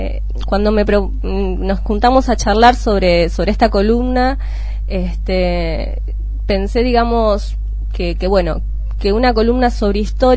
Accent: Bolívar, Buenos Aires Province, Argentina; also born or lived in La Plata / Henderson; soy de acá de Bolívar, nacida, me fui a los 18 años a La Plata y regresé, bueno, tuve un año, después me fui a vivir a Henderson, una localidad acá cercana, y bueno, volví este año

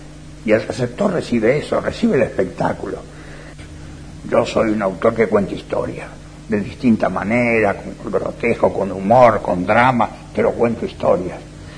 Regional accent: Buenos Aires, Argentina; Yo soy un autor que soy muy porteño, se me dice autor porteño, porque soy muy de Buenos Aires, y te diría casi de Buenos Aires, de Callao para el centro, porque aunque vivo más allá de Callao

